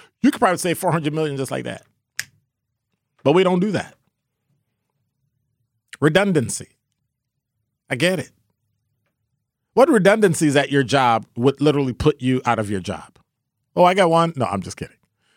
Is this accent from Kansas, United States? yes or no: no; Chicago, Illinois, United States; Just growing up in Chicago.